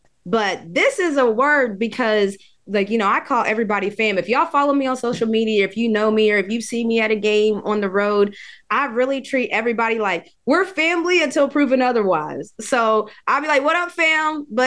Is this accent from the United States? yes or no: yes; West Virginia, United States; I'm from West Virginia.